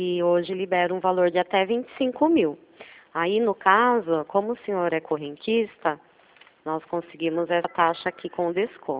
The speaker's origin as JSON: {"language": "Portuguese", "town": "Itu", "region": "São Paulo", "country": "Brazil", "said": "Eu também sou de Itu."}